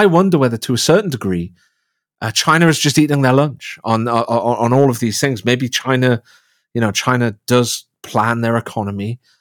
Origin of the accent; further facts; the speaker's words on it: North East England, United Kingdom; I grew up on Tyneside.